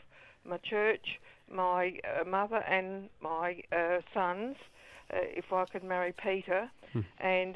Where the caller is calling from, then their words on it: Adelaide, South Australia, Australia; Oh, hello. Yeah … from Adelaide.